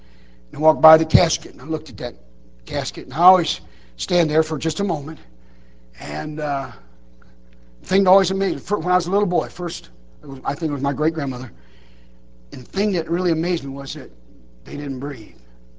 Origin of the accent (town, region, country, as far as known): Detroit, Michigan, United States